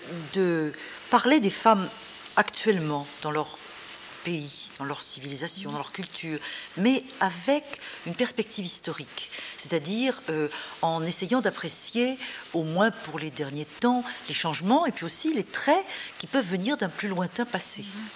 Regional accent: France; Or chez nous, en France, la pesanteur de la division disciplinaire dans le domaine académique est un petit peu traditionnelle

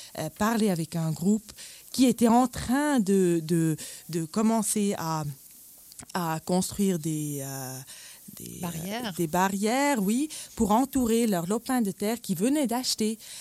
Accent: Laikipia County, Kenya; Dans quelques régions chez nous, à Laikipia, on avait plus de 50% de familles sans mari

